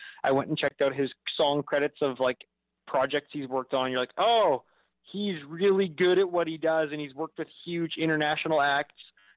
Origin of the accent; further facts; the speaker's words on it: Canada; as Canadian musicians, like 8 months of the year, you are slogging through terrible weather conditions for the most part.